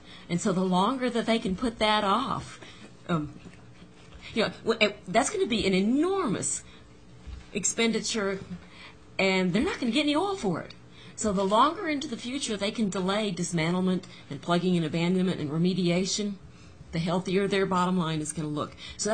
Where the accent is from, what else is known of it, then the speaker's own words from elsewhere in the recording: Corpus Christi, Texas, United States; When I was growing up in Corpus Christi, Texas, every major had an office there.